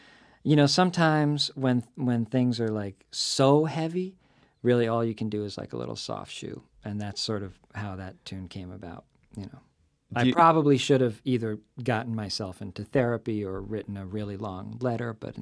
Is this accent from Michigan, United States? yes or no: no; Brooklyn, New York, United States; I'm from Brooklyn, yeah.